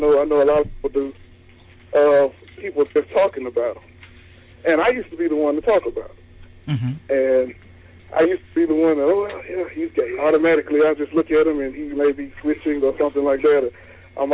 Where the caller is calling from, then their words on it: Mississippi, United States; Mississippi.